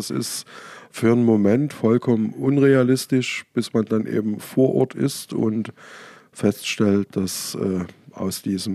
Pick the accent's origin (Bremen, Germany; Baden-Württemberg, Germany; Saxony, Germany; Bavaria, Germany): Saxony, Germany; Dresden; Also ich als Dresdner habe auch nie gewusst, was dahinter ist.